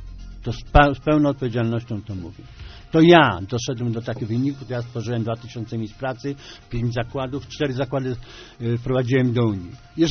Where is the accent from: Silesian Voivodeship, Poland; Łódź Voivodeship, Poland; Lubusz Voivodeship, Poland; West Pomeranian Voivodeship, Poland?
Lubusz Voivodeship, Poland; Krosno Odrzańskie; w Krośnie-Odrzańskim, zresztą w moim mieście, tam dzieciństwo spędziłem